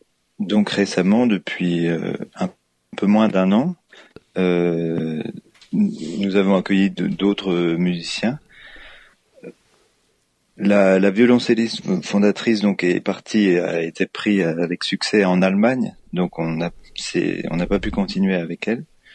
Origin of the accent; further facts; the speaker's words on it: Grand Est, France; Alors moi, à la base, je viens de Champagne